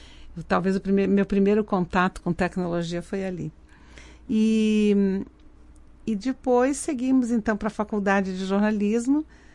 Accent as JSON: {"language": "Portuguese", "town": "Caxias do Sul", "region": "Rio Grande do Sul", "country": "Brazil", "said": "Aliás, Caxias toda, né? Eu sou de Caxias do Sul. E como caxiense..."}